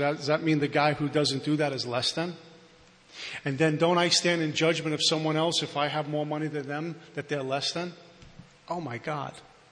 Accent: Brooklyn, New York, United States; well, I'm from Brooklyn. I come from this type of family. I was brought up this way.

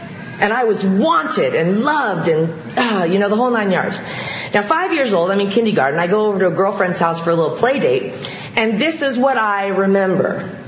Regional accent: Santa Barbara, California, United States; from Santa Barbara.

